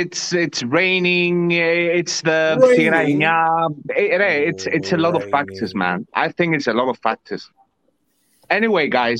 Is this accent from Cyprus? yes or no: yes; Larnaca, Larnaca District, Cyprus; Maybe Ike a bit because I'm from Larnaca